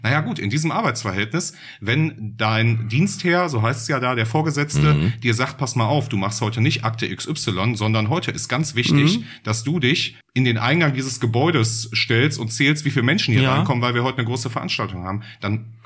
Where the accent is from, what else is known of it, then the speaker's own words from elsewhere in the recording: Oberhausen, North Rhine-Westphalia, Germany; born there; Ich bin in Oberhausen geboren. Das hat damit zu tun, dass meine Mutter Krankenschwester in Oberhausen war.